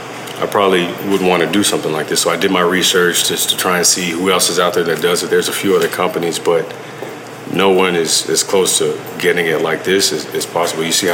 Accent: Jacksonville, Florida, United States; And now I have a golf tournament coming up March 1st in my hometown of Jacksonville.

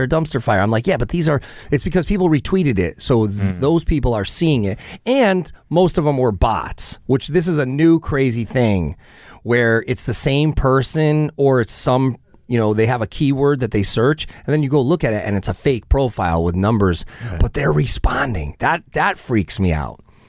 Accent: New Haven, Connecticut, United States; I grew up around Yale. People that I knew would go to jail for a nickel bag or a dime bag of weed.

